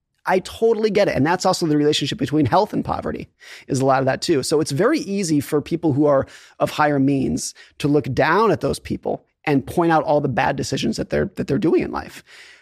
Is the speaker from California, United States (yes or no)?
yes; Lake Tahoe, California, United States; born or raised there